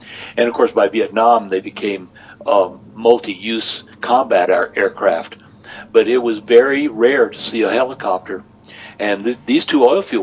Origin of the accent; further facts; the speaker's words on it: New Mexico, United States; Now, of course, I grew up in New Mexico, but there were probably more military in New Mexico than there were civilians.